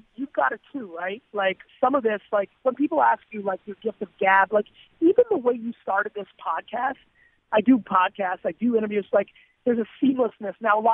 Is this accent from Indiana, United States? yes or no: no; New Jersey, United States; I grew up in Jersey. I'm 42, so there's a lot of Nerf football outside stuff.